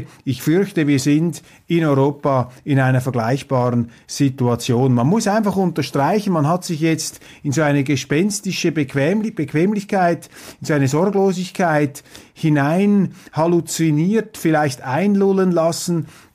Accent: Switzerland; das mir als Schweizer vielleicht noch nicht so einleuchtet

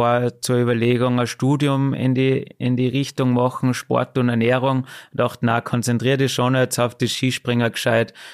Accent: Salzburg, Austria; in der wunderschönen Natur bei uns daheim in Salzburg, ist das ein Privileg, was wir haben.

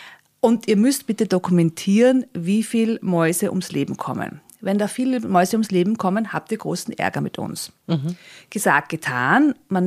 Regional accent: Mondsee, Upper Austria, Austria; Ich bin am Land aufgewachsen in Mondsee

